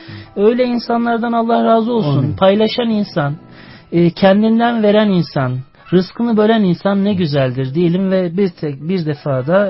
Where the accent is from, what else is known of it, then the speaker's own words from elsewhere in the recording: Trabzon, Turkey; Ben çocukluğum Trabzon'da geçti. Trabzon'dan Ankara'ya geliyorduk.